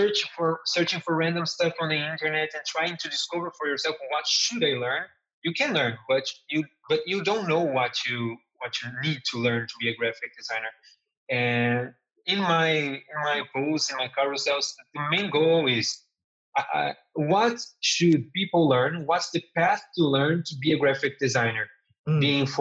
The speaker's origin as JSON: {"language": "English", "country": "Brazil", "second_language": "English", "lives_now": "Portugal", "said": "I come from Brazil. I live in Portugal right now, but I come from Brazil."}